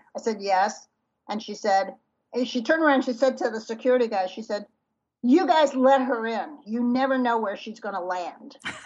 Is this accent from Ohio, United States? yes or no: yes; Cleveland, Ohio, United States; I grew up in Cleveland. The Cleveland Press had a children's section, and my mother sent it to him.